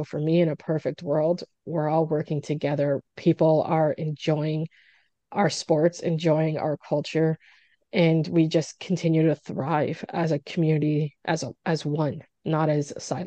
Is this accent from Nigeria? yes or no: no; Nova Scotia, Canada; It's like, oh, you're from Nova Scotia? I'm from Nova Scotia. This is where I'm from.